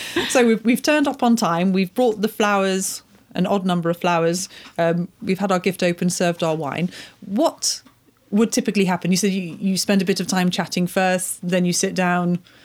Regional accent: United Kingdom; I'm British and I'm always horribly on time.

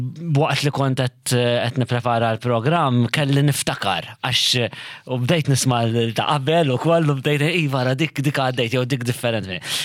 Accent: Rabat, Western Region, Malta; Jiena mir-Rabat.

